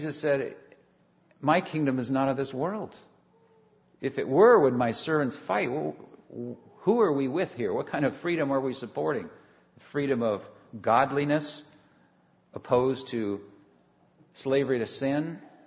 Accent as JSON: {"language": "English", "country": "United States", "tie": "born there", "said": "I know I'm happy I live here. I'm glad I was born here."}